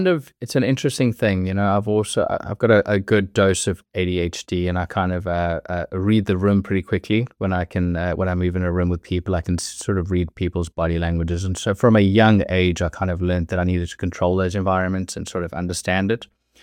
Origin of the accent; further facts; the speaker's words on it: Johannesburg, Gauteng, South Africa; I grew up in South Africa in Johannesburg, and it's a little bit tough there for, you know, people trying to keep a business together.